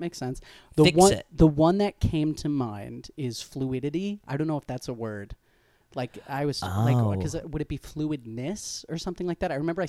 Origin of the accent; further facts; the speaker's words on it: Long Island, New York, United States; No, I'm from Long Island originally.